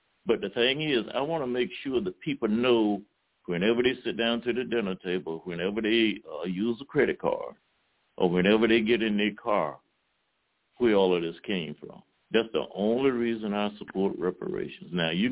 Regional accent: New Orleans, Louisiana, United States; I'm like Warren, I can't understand it, but I'm from New Orleans.

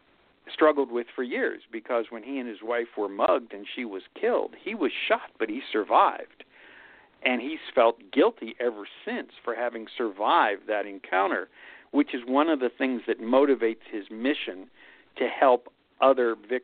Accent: Pittsburgh, Pennsylvania, United States; You know, when I grew up in Pittsburgh, mm-hmm. it was all steel mills and smoky skies, a very blue-collar industrial town.

